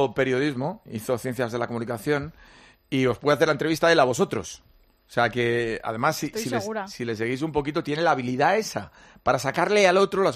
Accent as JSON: {"language": "Spanish", "town": "Huesca", "region": "Aragon", "country": "Spain", "said": "Y yo soy del Alto Aragón, Huesca, que es la capital esencial de Aragón, que es nuestra región"}